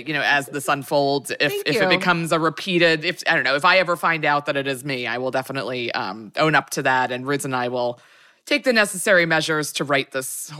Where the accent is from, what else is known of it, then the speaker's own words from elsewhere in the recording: United States; I think part of it is being American.